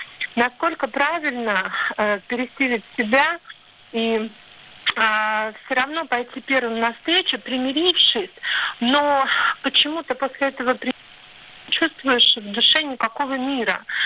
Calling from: Saint Petersburg, Russia; я звоню из Санкт-Петербурга.

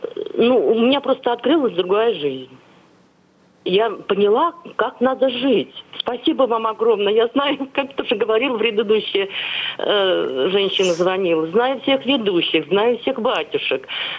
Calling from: Saint Petersburg, Russia; Я звоню из Петербурга

